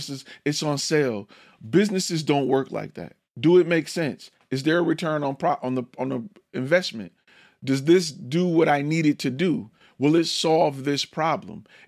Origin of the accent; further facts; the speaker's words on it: Detroit, Michigan, United States; I'm from Detroit.